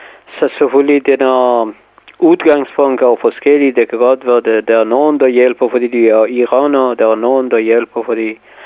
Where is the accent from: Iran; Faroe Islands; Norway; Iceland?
Iran; now in Denmark; Ikke på grund af, at jeg er iraner